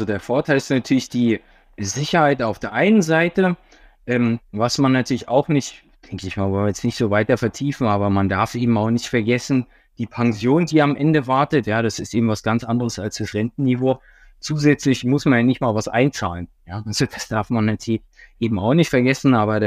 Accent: Berlin, Germany; ich komme ursprünglich schon immer aus Berlin

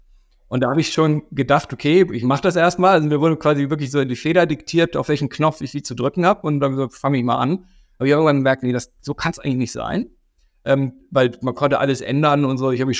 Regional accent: Hamburg, Germany; Also ich bin gebürtiger Hamburger und habe da sehr früh angefangen, damals im Bereich Hip-Hop-Musik aufzulegen.

